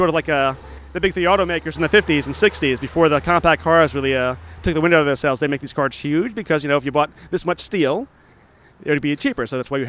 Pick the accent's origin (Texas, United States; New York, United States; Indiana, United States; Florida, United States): New York, United States; Port Jefferson; Like, those sort are of my hometown of Port Jefferson in Long Island.